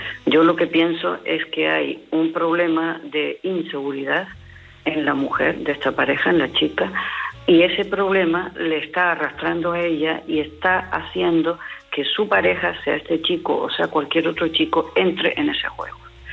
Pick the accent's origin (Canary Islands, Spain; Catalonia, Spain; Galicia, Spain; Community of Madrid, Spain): Canary Islands, Spain; como decimos en Canarias, que yo soy canaria